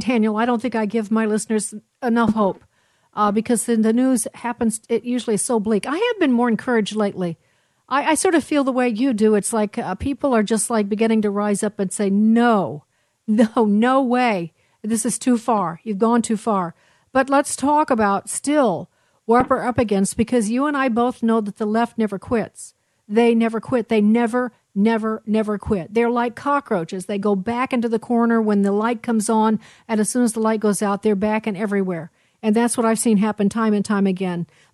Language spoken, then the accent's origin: English; Chicago, Illinois, United States; and also because I'm from Chicago